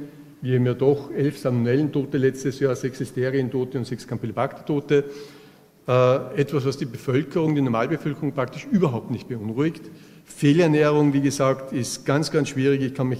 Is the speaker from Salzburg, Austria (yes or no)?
yes; Salzburg, Austria; Ich komme aus Salzburg